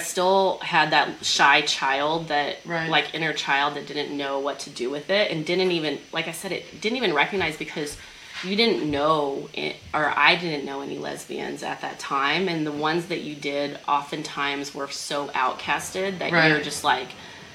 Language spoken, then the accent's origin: English; Oklahoma, United States; accent: Oklahoma; moved away; they would make fun of my accent, my Oklahoma accent.